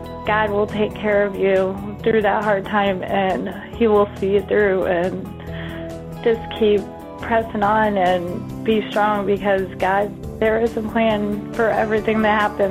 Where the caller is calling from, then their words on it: Harrisonville, Missouri, United States; I'm calling from Harrisonville, Missouri.